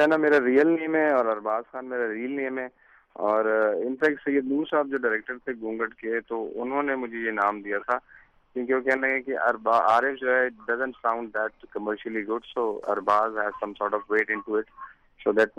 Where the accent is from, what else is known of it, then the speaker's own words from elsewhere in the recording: Lahore, Punjab, Pakistan; میری جو ابتدائی تعلیم تھی وہ بیکن ہاؤس سے ہوئی، میری لاہور سے، مطلب کہ میں نے وہاں سے میٹرک وہاں سے کیا